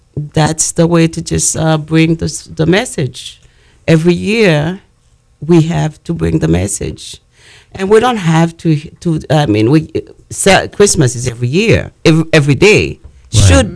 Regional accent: Haiti; English is a second language; I am from Haiti. So in Haiti, this is from Haiti. This is my heart from Haiti to here.

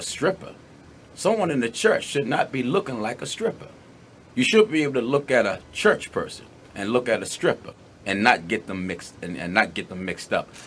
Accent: Huntington Park, California, United States; I grew up in Huntington Park.

